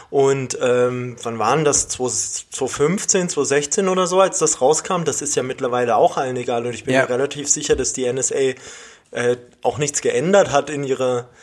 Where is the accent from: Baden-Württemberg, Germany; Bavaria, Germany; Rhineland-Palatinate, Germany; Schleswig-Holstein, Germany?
Bavaria, Germany; Nuremberg; moved away; der ist wie ich gebürtiger Nürnberger